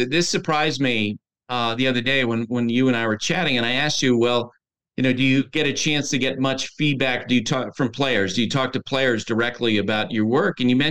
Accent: Vermont, United States; I was a huge Dodger fan growing up as a kid. And I grew up in Vermont.

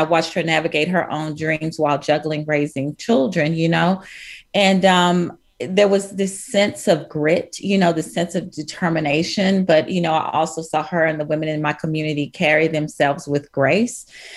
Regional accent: Fort Worth, Texas, United States; You know, I'm from Fort Worth. I grew up commemorating Juneteenth as a child.

